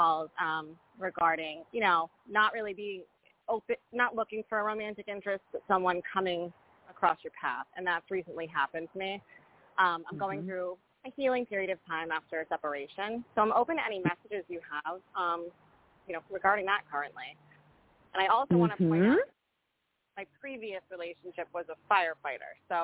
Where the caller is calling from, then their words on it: Rhode Island, United States; I'm calling from Rhode Island.